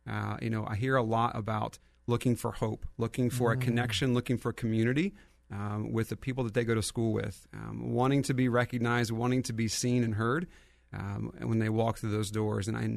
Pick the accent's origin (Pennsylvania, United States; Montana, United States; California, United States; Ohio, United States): Ohio, United States; One of the things with me growing up in Pickaway County, I went to public education myself, Logan Elm